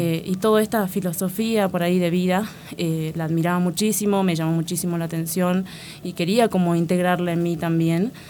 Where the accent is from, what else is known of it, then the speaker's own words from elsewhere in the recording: San Salvador, El Salvador; Bueno, sí, soy de San Salvador.